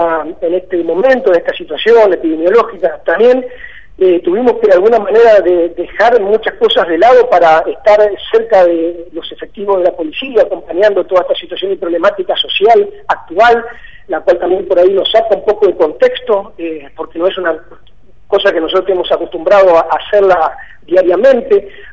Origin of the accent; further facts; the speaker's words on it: Goya, Corrientes, Argentina; yo también soy de Corrientes, soy de Goya